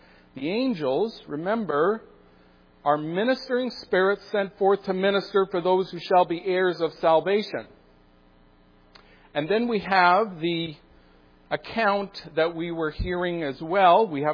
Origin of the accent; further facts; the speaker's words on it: Toronto, Ontario, Canada; born there; in Toronto, downtown Toronto, on June the 25th, 1959, and my parents, I'm sure, were very happy.